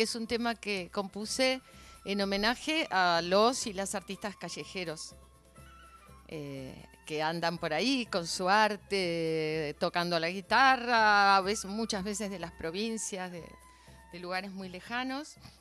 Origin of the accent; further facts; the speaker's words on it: Buenos Aires, Argentina; now in Escobar, Argentina; No. Yo soy de Capital, nací en Villa Mitre.